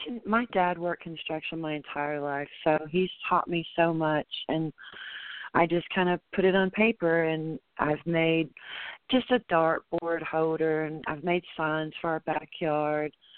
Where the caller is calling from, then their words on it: San Angelo, Texas, United States; I'm calling from San Angelo, Texas. So we're both in Texas.